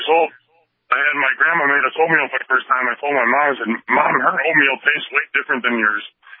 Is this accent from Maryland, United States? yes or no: no; Indiana, United States; I grew up in Indiana.